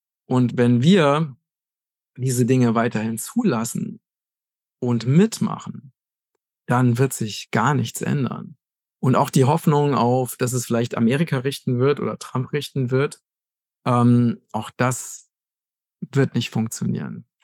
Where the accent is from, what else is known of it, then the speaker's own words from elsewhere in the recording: Germany; now in Portugal; Ich bin Deutscher, auch wenn ich jetzt in Portugal lebe. Und kann mir auch sehr gut vorstellen, auch wieder nach Deutschland zurückzukommen, wenn die Verhältnisse sich bessern.